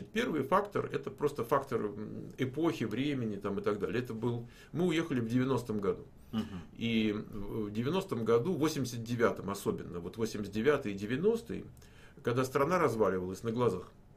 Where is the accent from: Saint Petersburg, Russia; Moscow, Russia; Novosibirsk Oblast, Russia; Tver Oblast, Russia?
Moscow, Russia; moved away as an adult; Первые 34 года я жил в Москве. Я родился в Москве, жил в Москве. Родители у меня оба с Украины. Отец из-под Житомира, мама из Кременчуга, Полтавской области.